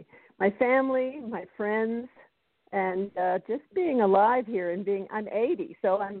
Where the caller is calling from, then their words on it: Colorado, United States; I'm calling in from Colorado.